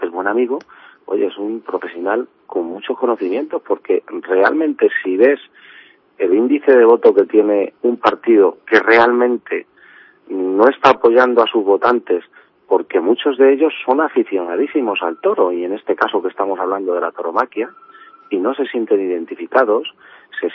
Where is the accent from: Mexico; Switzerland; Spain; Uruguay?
Spain; apoyan a nuestra bandera, apoyan a que somos españoles